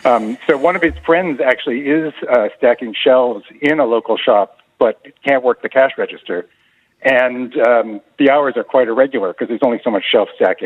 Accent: Canada; now in Ireland; I'm Canadian originally. I'm Irish through my grandfather's, but I've been here a long time.

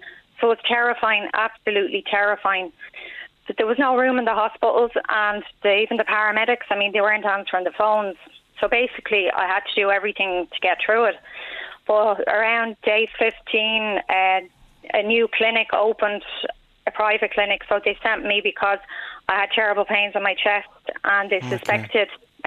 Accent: Dublin, Leinster, Ireland; now in France; I'm from Dublin.

